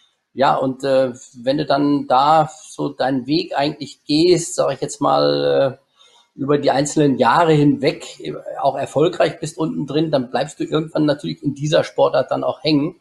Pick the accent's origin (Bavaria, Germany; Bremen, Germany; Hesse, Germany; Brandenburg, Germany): Hesse, Germany; Schwalefeld; Ja, ich bin gebürtiger Schwalefelder und lebe auch heute noch da.